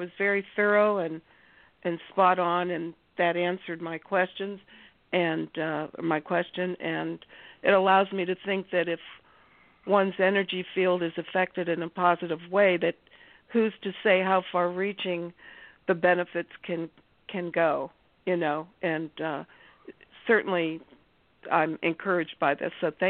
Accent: Ohio, United States; from Ohio, and this is only the second time I've been on the phone.

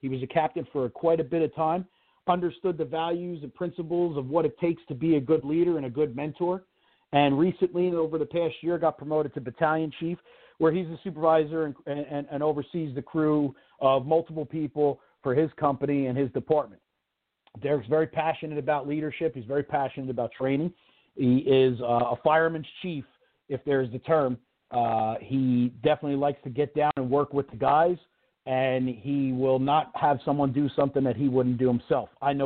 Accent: New Jersey, United States; people say we don't sound right because we're from Jersey.

